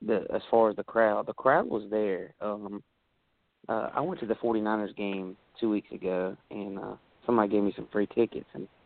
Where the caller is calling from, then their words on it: Burlington, North Carolina, United States; Yeah, Burlington. Right near Greensboro.